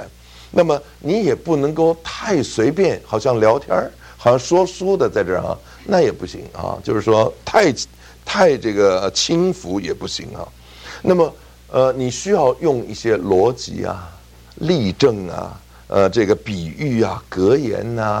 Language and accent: Chinese; Beijing, China; 感谢上帝让我生在北京啊，我在北京还待了8年。假如按我的祖籍的话，我就糟了，我是江西。